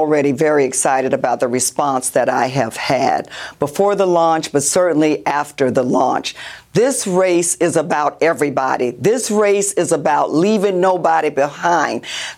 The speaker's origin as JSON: {"language": "English", "region": "Florida", "country": "United States", "tie": "born or raised there", "said": "Florida is my home state. It is where I was born and raised. I love the state of Florida"}